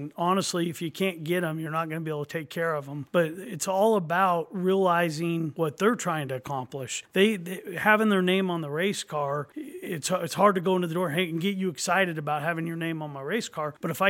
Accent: Ukiah, California, United States; I grew up in Ukiah, graduated from Ukiah High, and I came over talking to the coach here.

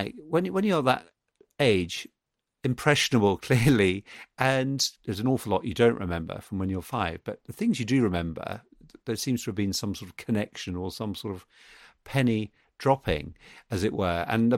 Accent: Bedford, East of England, United Kingdom; I was living in Bedford. I was born and brought up there. I was at school there. That was my hometown, the centre of my universe. Bedford's a market town 50 miles north of London.

